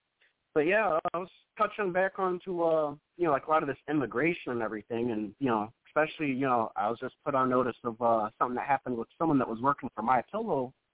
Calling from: Illinois, United States

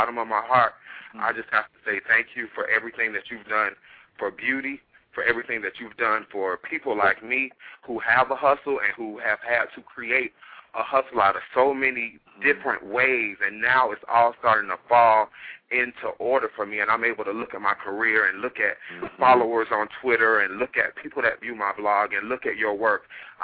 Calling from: Washington, District of Columbia, United States

